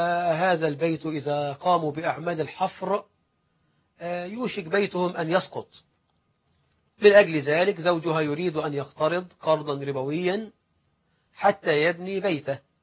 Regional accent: Egypt; بلدنا مصر

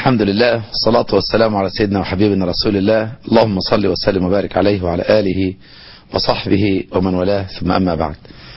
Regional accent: Monufia Governorate, Egypt; born there; من مواليد سنة 1959، منوفية، مولود يعني في قرى المنوفية، الغوري، مركز برك السبع، منوفية.

